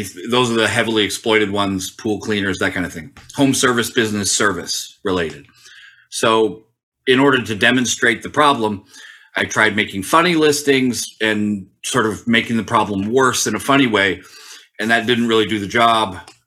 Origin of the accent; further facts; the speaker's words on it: Tokyo, Japan; I grew up in Tokyo. My parents worked over there.